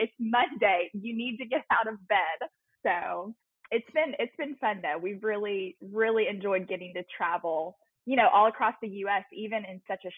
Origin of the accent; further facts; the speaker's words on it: Peachtree City, Georgia, United States; I'm from Peachtree City, which is like Chick-fil-A Central in Georgia.